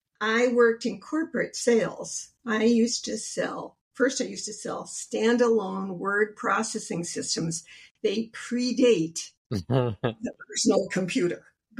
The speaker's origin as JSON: {"language": "English", "region": "New Jersey", "country": "United States", "tie": "born or raised there", "also_born_or_lived": "Manhattan", "said": "And I was living in Manhattan, New York City for many, many years. I grew up in New Jersey, and I always thought, oh boy, I'll really be a grown-up and I'll really be cool if I go and live in New York City."}